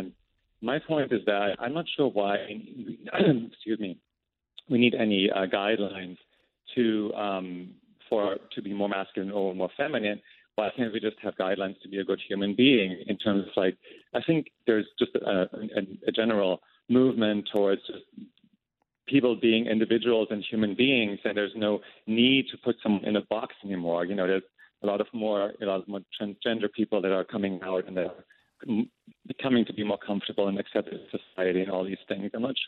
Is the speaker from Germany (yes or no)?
yes; Germany; English is a second language; moved away as an adult; now in West Hollywood, United States; So I grew up in Germany, and when I moved to the United States when I was 19